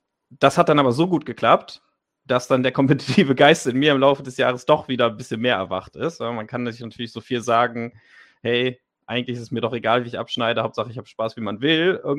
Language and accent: German; Northern Germany, Germany; Ich komme ja auch aus dem Norden